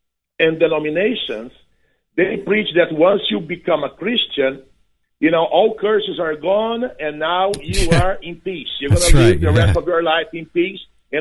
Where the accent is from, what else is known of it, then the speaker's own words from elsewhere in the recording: Brazil; I'm from Brazil, you know, so you see demons manifested on the streets, you know.